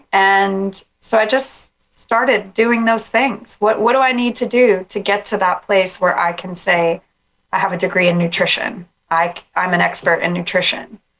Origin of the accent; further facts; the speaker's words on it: Texas, United States; I grew up on the Gulf Coast of Texas, where it's flat.